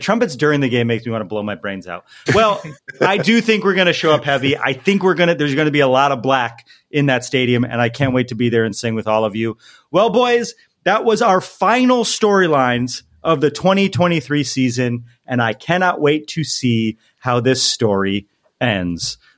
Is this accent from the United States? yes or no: yes; East Coast, United States; moved away; I'm from the East Coast, and I've turned into a complete wimp.